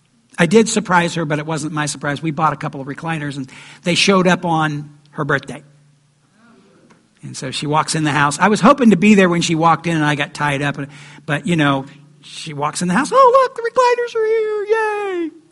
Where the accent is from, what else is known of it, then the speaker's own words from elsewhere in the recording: Ohio, United States; We grew up in the Hocking Hills.